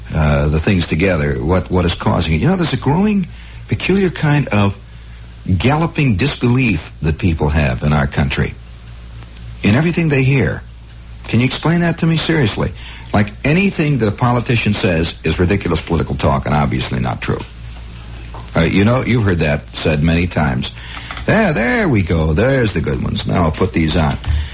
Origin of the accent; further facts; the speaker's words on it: Trenton, New Jersey, United States; I say, okay, Trenton. I'm from Trenton.